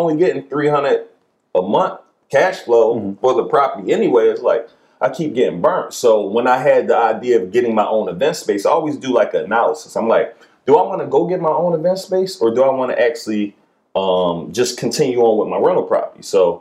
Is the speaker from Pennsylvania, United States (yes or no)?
yes; Philadelphia, Pennsylvania, United States; Like, I'm from West Philly, so we say, we're looking for areas that are kind of close to the hood